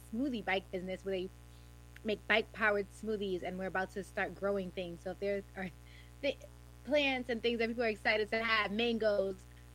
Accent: Brooklyn, New York, United States; I'm from Brooklyn, New York, come from a very, like, working class family.

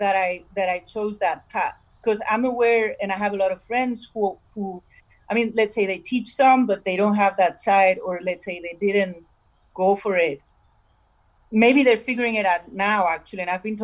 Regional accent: Barcelona, Catalonia, Spain; English is a second language; moved away as an adult; now in Netherlands; I'm originally from Spain, Barcelona. I was born there, though that's not my home for a long time, soon 15 years. So I moved to the Netherlands for studying.

